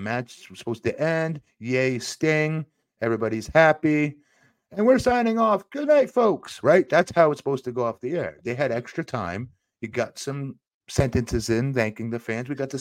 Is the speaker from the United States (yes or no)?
yes; Connecticut, United States; But so when I grew up in Connecticut, so mainly WWF was everywhere. And I lived two towns over from Stamford.